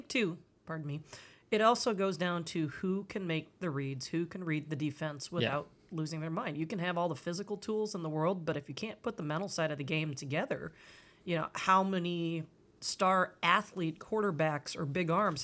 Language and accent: English; St. Louis, Missouri, United States; I can't root for Kansas City because I'm from St. Louis